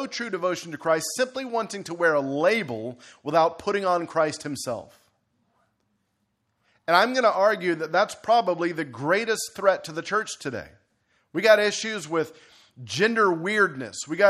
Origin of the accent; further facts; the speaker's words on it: Houston, Texas, United States; because I'm Texan to the bone. I'm Houstonian, for that matter. We don't do snow.